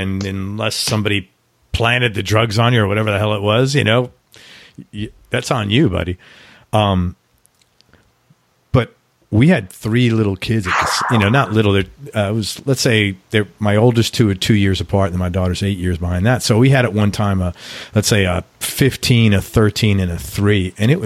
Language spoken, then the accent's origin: English; New York City, New York, United States; I'm from the Bronx.